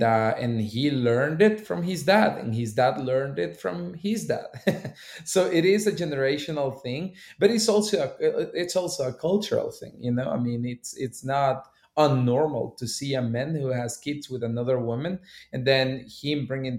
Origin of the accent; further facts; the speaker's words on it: Honduras; I'm Latino. I grew up in Honduras.